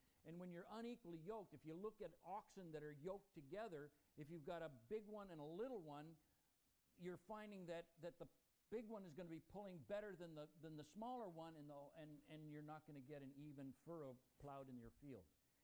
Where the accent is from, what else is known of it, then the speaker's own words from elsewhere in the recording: Montreal, Quebec, Canada; I was raised in Montreal. And so I was raised in a Brethren background as a result of it.